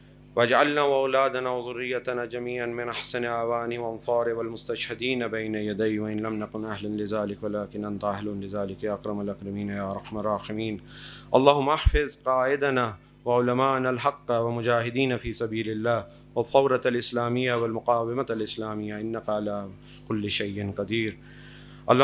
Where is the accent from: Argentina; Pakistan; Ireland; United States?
Pakistan; because I'm from Pakistan, whenever we talk about Pakistan, oh, Pakistanis are, you know, this and that.